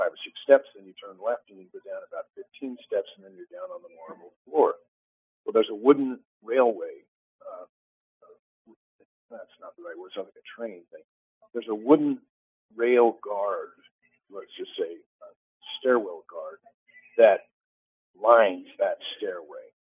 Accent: Orem, Utah, United States; the Charlie Kirk assassination, which happened in my hometown, in Orem, Utah, at Utah Valley University.

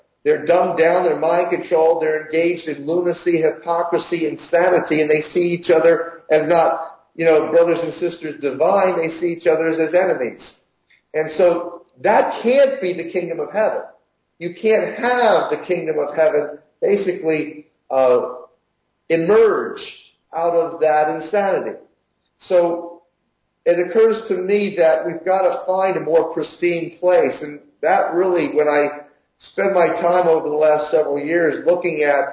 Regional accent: Philadelphia, Pennsylvania, United States; We're both from Philadelphia. We're both Messianic Jews.

